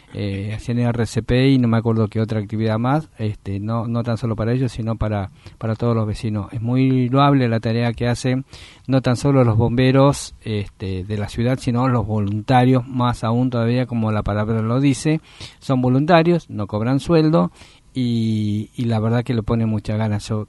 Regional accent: Tucumán, Argentina; mi otro corazoncito rojo y blanco que tengo por ahí de mi ciudad natal, San Martín de Tucumán.

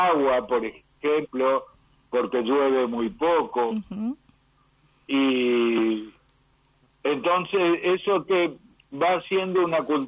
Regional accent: Northeast Argentina, Argentina; no es lo mismo la cultura en donde yo nací y crecí, que tiene que ver más con Corrientes, con el Chaco, con Misiones. Es una cultura con mucha influencia guaranítica.

